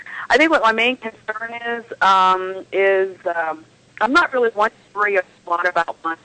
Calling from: Columbus, Ohio, United States; from Columbus.

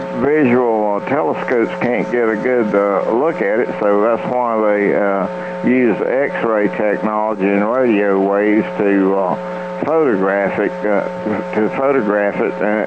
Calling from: North Carolina, United States; Hi, Kevin. … in North Carolina.

